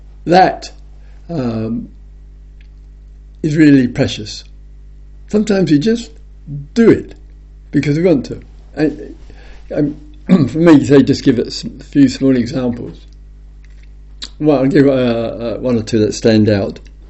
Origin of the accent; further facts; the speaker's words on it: England, United Kingdom; I am English